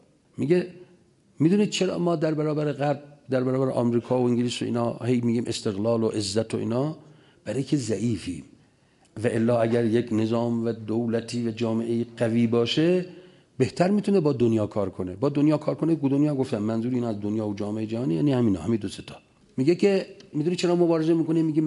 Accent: Iran; به من به عنوان یک ایرانی گفتن شما قدر ایرانتون رو بدونید

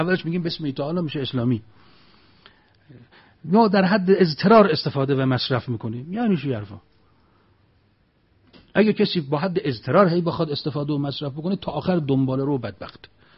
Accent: Iran; تو بوسنی تا فهمید از ایرانیم مشتش آورد بالا گفت ایران خمینی.

